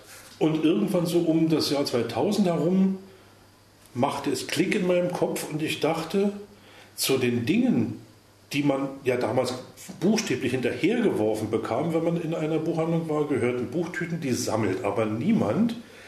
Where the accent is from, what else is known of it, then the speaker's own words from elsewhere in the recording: East Germany, Germany; Und die wichtigste Lücke für mich, ich komme aus der DDR